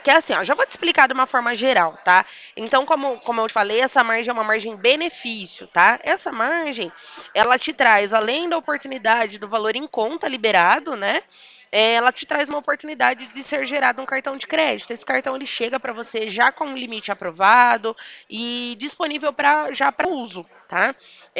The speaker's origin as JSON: {"language": "Portuguese", "town": "Limeira", "region": "São Paulo", "country": "Brazil", "said": "E a minha cidade é Limeira. Eu sou do interior de São Paulo."}